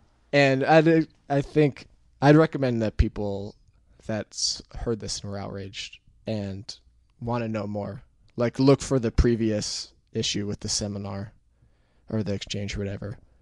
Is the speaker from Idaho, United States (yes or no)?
no; New York, United States; I mean, I'm from New York, too.